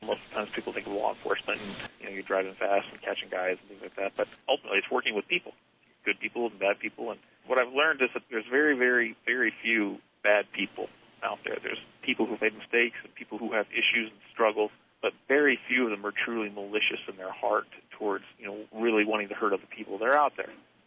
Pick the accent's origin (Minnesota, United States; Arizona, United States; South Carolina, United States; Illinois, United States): Arizona, United States; I grew up in Southern Arizona along the Mexican border there, and on a working cattle ranch, and was raised there until I went to college. Went to college up in Phoenix, as mentioned.